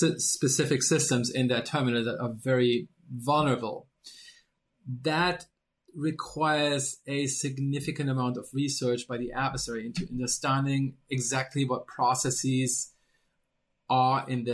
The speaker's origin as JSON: {"language": "English", "country": "Germany", "said": "especially looking at my home country, Germany here"}